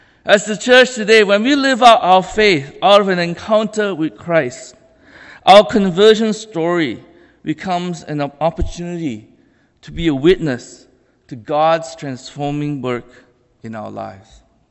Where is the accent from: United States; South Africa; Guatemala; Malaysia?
Malaysia; Kuala Lumpur, Federal Territory of Kuala Lumpur; English is a second language; moved away as an adult; now in Canada; So I was originally born and raised in Kuala Lumpur, Malaysia. I lived there till I was 18. And I came to Canada to attend Trinity Western University